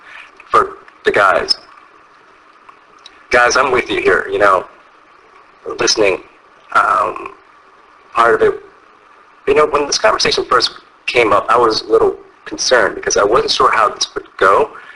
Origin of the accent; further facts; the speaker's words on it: St. Louis, Missouri, United States; I grew up in St. Louis and the Midwest.